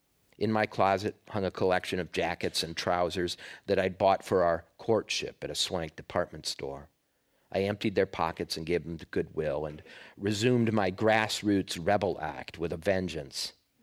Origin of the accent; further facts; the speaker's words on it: Minnesota, United States; because I came from Minnesota. I went to my first year of college, McAllister College, was just down the road from Fitzgerald's house. I was very conscious of myself as a Minnesotan going east to Princeton